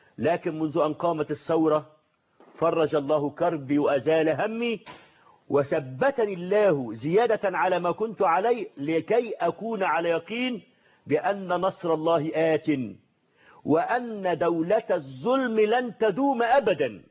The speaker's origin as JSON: {"language": "Arabic", "country": "Egypt"}